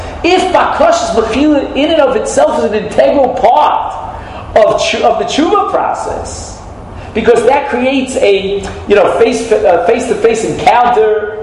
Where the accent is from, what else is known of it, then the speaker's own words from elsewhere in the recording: Flatbush, New York, United States; It's like my father's shul when I was raised in Flatbush.